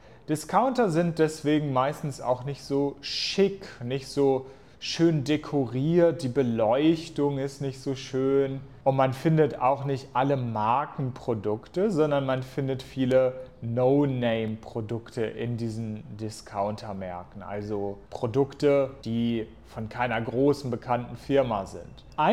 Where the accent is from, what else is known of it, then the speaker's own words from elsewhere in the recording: Hanover, Lower Saxony, Germany; In meiner Heimatstadt Hannover gibt es diesen Supermarkt aber nicht.